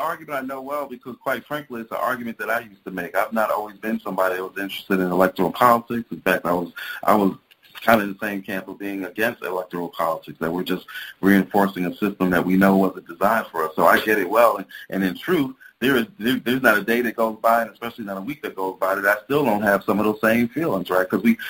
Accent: Bronx, New York, United States; moved away as an adult; I'm born and raised in the North, from the Bronx, New York, and I've lived in the South for the last 22 years.

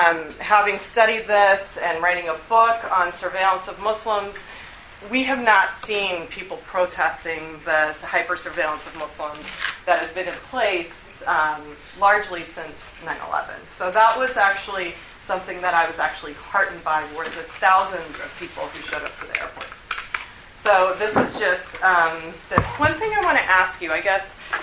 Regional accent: Texas, United States; It was right after my birthday, and I'm from Texas.

